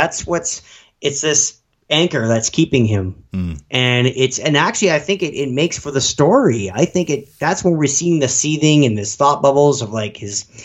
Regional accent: Canada; No, I'm too Canadian and trusting to be like, oh, hey, buddy.

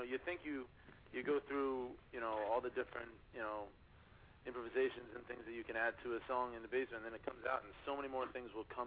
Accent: Long Island, New York, United States; Long Island, New York.

